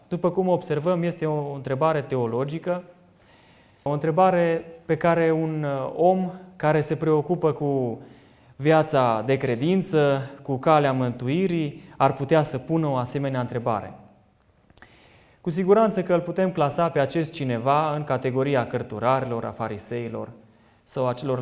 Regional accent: Biertan, Sibiu County, Romania; de unde sunt eu, de la Biertan

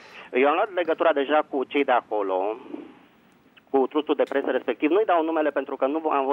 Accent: Bucharest, Romania; din București.

